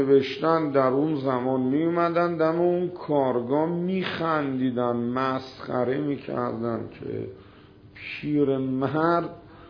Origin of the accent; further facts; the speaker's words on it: Babol, Mazandaran, Iran; اون شهر خودمون در مازندران اسمش بابوله، اصلش هم بابل نبوده، بارفروش بوده اسمش.